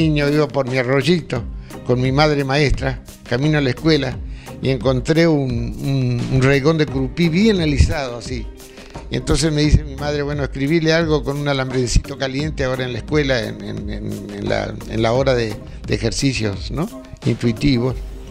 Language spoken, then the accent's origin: Spanish; Entre Ríos, Argentina; haber nacido y vivido toda mi infancia y mi juventud en la provincia de Entre Ríos.